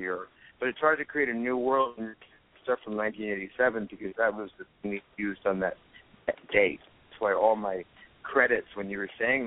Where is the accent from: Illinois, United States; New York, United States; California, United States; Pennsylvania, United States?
California, United States; Hollywood; But that was a different Hollywood. But I grew up in Hollywood.